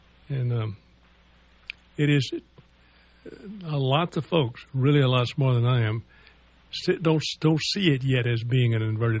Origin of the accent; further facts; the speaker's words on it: the South, United States; I don't know if that's a word or not, but I'm from the South.